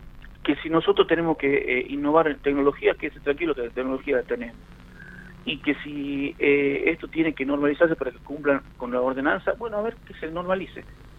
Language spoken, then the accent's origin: Spanish; Argentina; La gente hoy nos toca lidiar con lo peor que nos está pasando como argentinos, que es la situación económica.